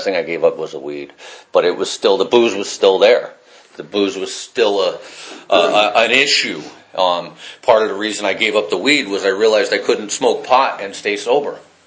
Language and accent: English; Chico, California, United States; I came back to my hometown, which is a town called Chico in Northern California